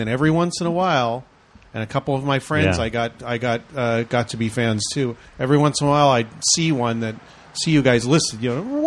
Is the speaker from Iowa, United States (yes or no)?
no; San Diego, California, United States; I came from San Diego listening to, you know … all that. Then I came up here, and of course, nobody at USC listened to any of that stuff.